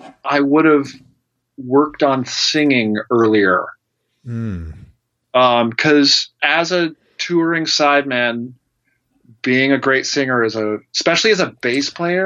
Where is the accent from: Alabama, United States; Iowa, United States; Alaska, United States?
Alaska, United States; I hop into the – and thankfully, growing up in Alaska, tons of oil money.